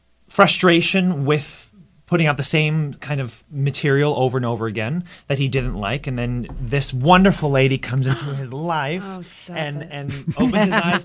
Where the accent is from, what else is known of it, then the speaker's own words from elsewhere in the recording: Newfoundland and Labrador, Canada; and I'm actually from Newfoundland, which is like a random other tidbit.